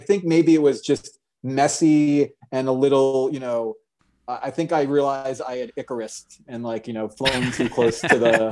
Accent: Orlando, Florida, United States; I grew up in Orlando, Florida.

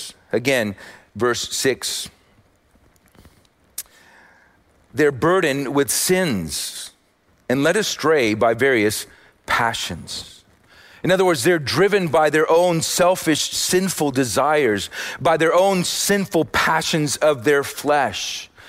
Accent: Austin, Texas, United States; And I'm just kidding, because I'm from Austin, and that's the other California.

